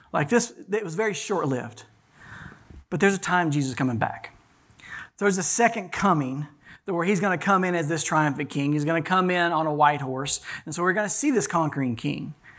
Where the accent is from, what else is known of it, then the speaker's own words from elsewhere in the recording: Texas, United States; in rodeos, we grew up in Texas, we watched a lot of rodeos